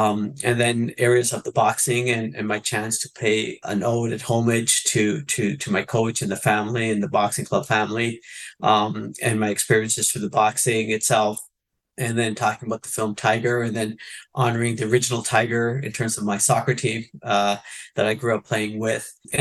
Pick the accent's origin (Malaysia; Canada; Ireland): Canada; Ontario; moved away; also born or lived in Punjab; And I was born in Punjab, Punj meaning five, Jab meaning rivers. So I was born in the land of the five rivers. And what is that family story? What is that migration story? And then where did we settle? We settled in Ontario